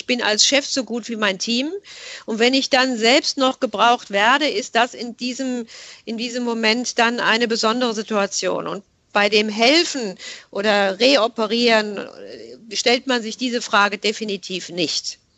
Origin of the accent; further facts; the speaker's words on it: Offenbach, Hesse, Germany; Das ist ja meine Heimat. Dort bin ich ausgebildet worden, hatte einen wunderbaren Chef, eine wunderbare Abteilung, 16 Jahre Klinikum Offenbach.